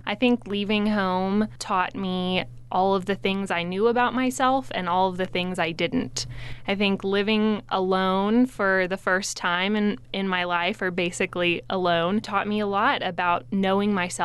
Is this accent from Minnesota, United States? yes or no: no; Lubbock, Texas, United States; like you said, born and raised in Lubbock, and I am currently a business student at the University of Texas in Austin.